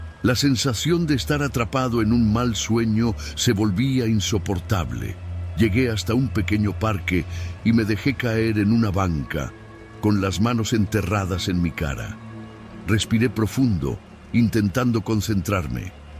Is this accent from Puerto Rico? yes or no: no; Mexico City, Mexico; Crecí en la Ciudad de México, donde los puestos de tacos son parte del paisaje urbano, tanto como los baches y los vendedores ambulantes.